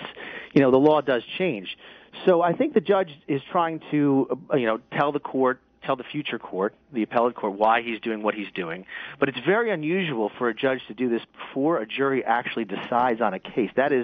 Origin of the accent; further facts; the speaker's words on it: New Jersey, United States; No, I'm from New Jersey.